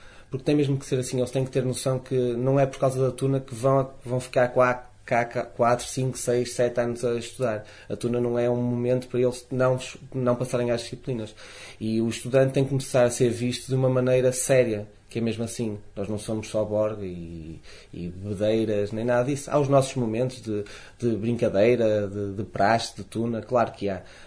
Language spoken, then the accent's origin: Portuguese; Vila Nova de Gaia, Porto, Portugal; Nós, como somos cá de Gaia, queremos fazer sempre o Rabelos cá em Gaia